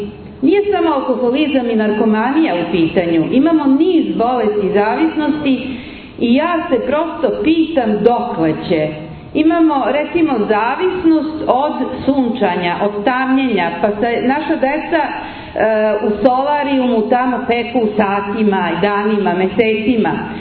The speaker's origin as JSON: {"language": "Serbian", "region": "Belgrade", "country": "Serbia", "moved": "as an adult", "lives_now": "Kotor, Montenegro", "said": "Kao mlad lekar, pre 30 godina došla sam iz Beograda u psihijatrijsku bolnicu Kotor, zato što su moji roditelji iz Kotora."}